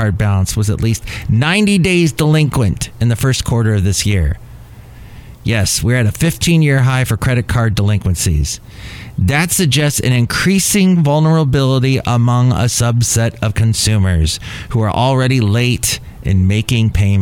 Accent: California, United States; So when I grew up in California in the 70s, in the 80s, you still felt that there needs to be some discipline here.

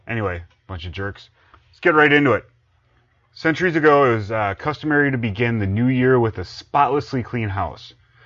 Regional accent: Ireland; Now, I'm Irish. You're Irish by injection.

